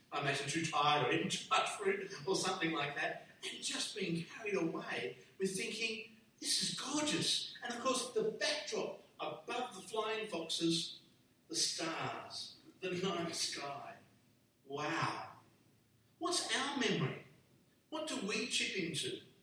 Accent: New South Wales, Australia; I grew up on the North Shore, right next to Lane Cove National Park.

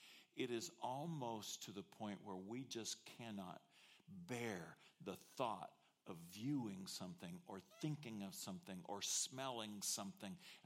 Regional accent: Wichita, Kansas, United States; I grew up in Wichita, Kansas.

